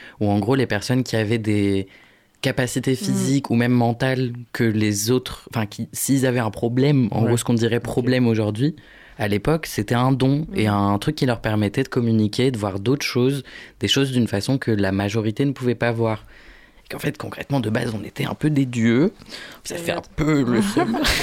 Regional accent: Poland; Parce que je suis polonais

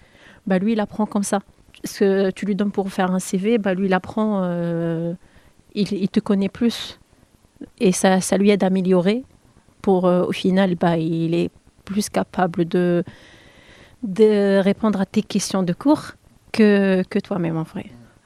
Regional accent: Tunisia; Je viens de la Tunisie.

